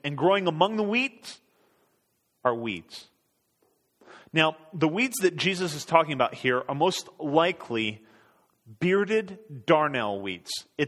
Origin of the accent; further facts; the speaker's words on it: Norway; Growing up in Norway, we had three big fields, and we lived on a farm